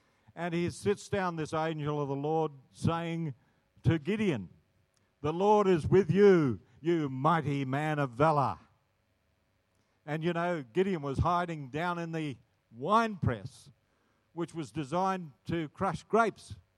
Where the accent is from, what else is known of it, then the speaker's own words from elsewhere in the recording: Kalgoorlie, Western Australia, Australia; we're country bumpkins from Kalgoorlie, 600 kilometres inland from Perth. And so we're just very simple folk